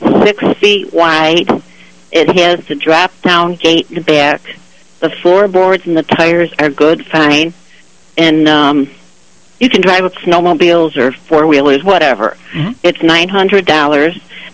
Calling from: Bliss, Idaho, United States; Good morning. I'm calling from Bliss this morning.

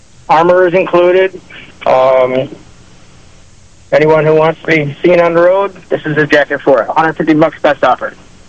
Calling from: Bath, New York, United States; Bath, New York.

